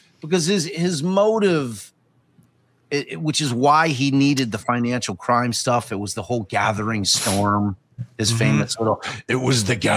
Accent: Chicago, Illinois, United States; I'm a niche guy because I'm from Chicago.

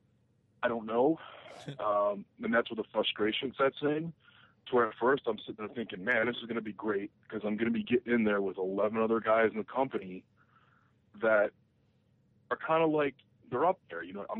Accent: Chicago, Illinois, United States; the first live Impact from Chicago, my hometown

